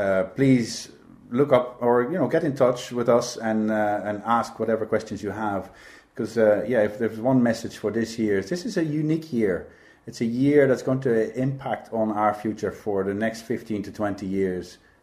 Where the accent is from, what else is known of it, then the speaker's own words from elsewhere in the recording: Ireland; That means they apply in Ireland. Okay. So we, as Irish citizens, we're going to be affected by these goals